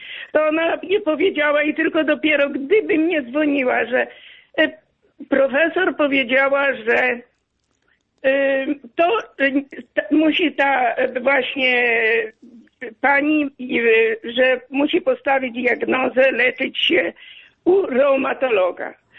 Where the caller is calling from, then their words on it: Podlaskie Voivodeship, Poland; bo ja z Podlasia dzwonię.